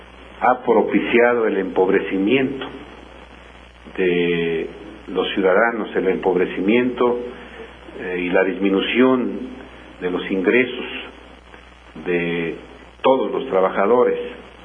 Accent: Mexico

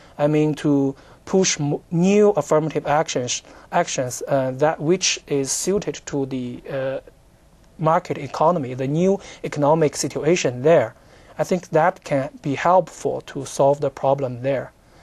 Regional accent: Shanxi, China; English is a second language; I'm from Shanxi province. It's a western province in China. It's also an economic backward province in China.

